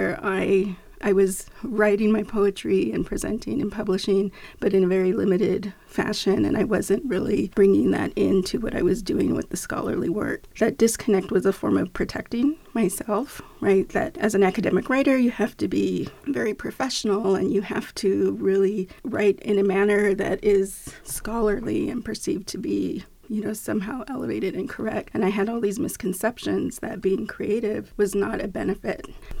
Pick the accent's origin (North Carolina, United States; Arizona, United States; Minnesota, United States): Arizona, United States; I identify as Mexicana, born and raised in Arizona. I actually grew up in central Arizona near the Casa Grande area, but I've been in Tucson now, since 1990 on and off.